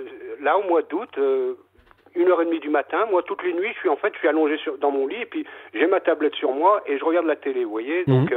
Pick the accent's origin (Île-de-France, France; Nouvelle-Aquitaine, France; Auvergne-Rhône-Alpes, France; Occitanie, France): Auvergne-Rhône-Alpes, France; Lyon; moi, je suis lyonnais à la base. Je me suis installé dans l'Ain, ça fait 2 ans.